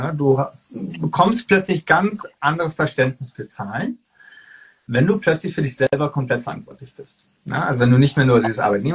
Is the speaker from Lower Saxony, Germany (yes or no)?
no; Berlin, Germany; als Berliner